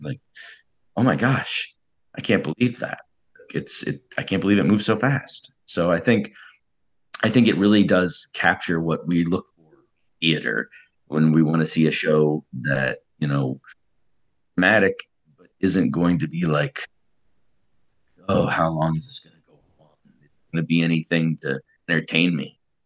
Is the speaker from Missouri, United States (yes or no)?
yes; St. Louis, Missouri, United States; also born or lived in Los Angeles; I spent a year in St. Louis, my hometown, like kind of like getting parts on my own outside of education